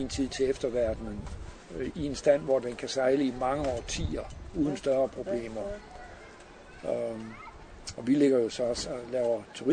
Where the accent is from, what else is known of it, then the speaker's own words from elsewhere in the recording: Aarhus, Central Denmark Region, Denmark; now in Samsø, Denmark; Og det startede med, at jeg er gammel Aarhus-dreng. Og voksede op på fiskerihavnen og fik min første båd som 14-årig.